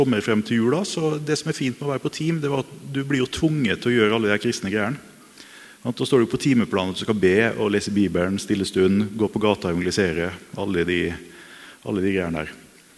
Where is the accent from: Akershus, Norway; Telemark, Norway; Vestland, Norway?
Vestland, Norway; Bergen; now in Oslo, Norway; så flyttet mine foreldre tilbake til Bergen, så, og jeg flyttet til Oslo. Grunnen til at jeg sier det bare at jeg har behov for å forklare dialekten min, for den veldig dårlig. Vokste opp I, jeg ville jo kalle det et godt kristent hjem.